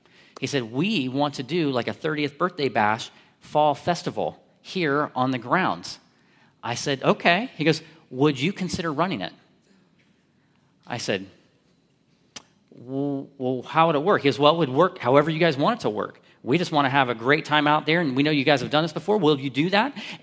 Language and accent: English; Columbus, Ohio, United States; So listen, I grew up in Columbus, so I never had little town festivals. The only thing we had was the Ohio State Fair